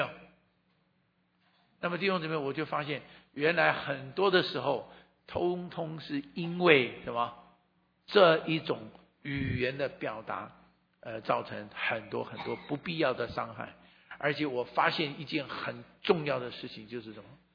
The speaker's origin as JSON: {"language": "Chinese", "region": "Hunan", "country": "China", "said": "因为我的妻子是上海人，我是湖南人，所以我们湖南人在上海人的眼中"}